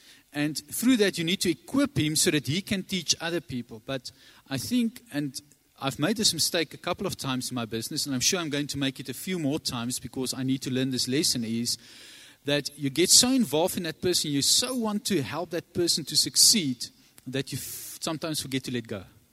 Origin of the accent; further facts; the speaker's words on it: Centurion, Gauteng, South Africa; I'm from Centurion, Gauteng.